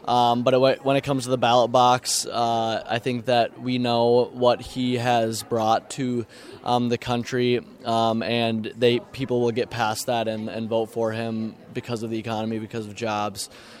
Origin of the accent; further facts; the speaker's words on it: Minnesota, United States; moved away as an adult; now in Des Moines, United States; I came to Drake from Minnesota knowing that I wanted to do politics